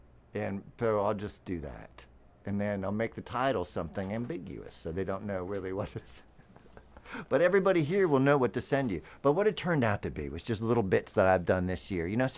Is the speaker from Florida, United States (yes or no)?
no; Kentucky, United States; now in New Jersey, United States; So I'm from Kentucky, and I came up here to New Jersey with a whole gang of Kentucky folks.